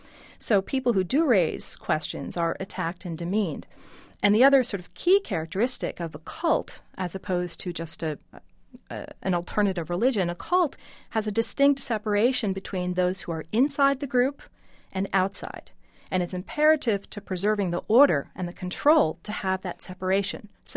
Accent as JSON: {"language": "English", "region": "Connecticut", "country": "United States", "tie": "born there", "said": "I was born in Connecticut."}